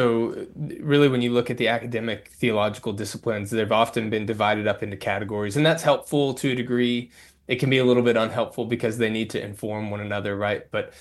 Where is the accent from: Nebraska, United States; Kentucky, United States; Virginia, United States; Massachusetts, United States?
Kentucky, United States; Lexington; now in Nashville, United States; Yeah, well, I grew up in Lexington, Kentucky, just a few hours north of where I live now in Nashville, Tennessee, and grew up in a Christian home with Christian parents, was raised in church